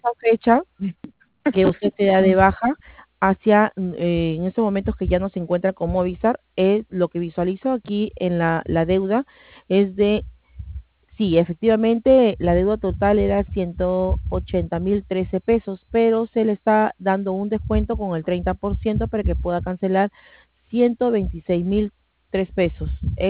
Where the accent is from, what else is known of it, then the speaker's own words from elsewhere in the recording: Peru; Y tal como usted, que es peruano, yo también soy peruana.